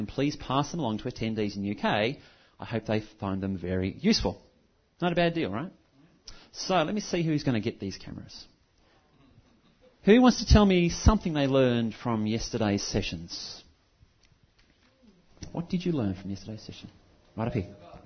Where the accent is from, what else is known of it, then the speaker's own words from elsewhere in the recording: Australia; and I'm from Australia.